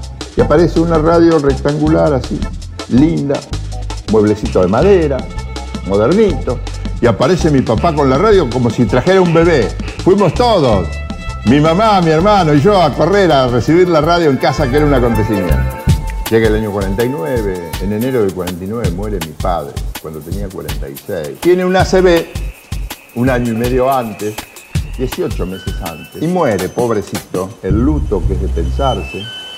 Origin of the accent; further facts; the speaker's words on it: Bragado, Buenos Aires Province, Argentina; born there; Nací en Bragado, provincia de Buenos Aires.